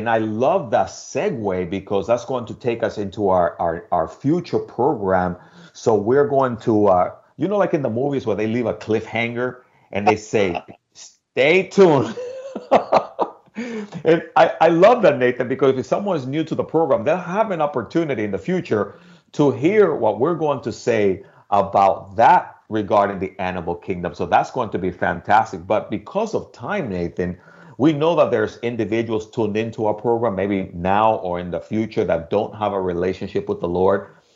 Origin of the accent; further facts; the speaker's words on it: Dominican Republic; And I'm from the Dominican Republic, Nathan, and we always kind of sat under mango trees, not fig trees.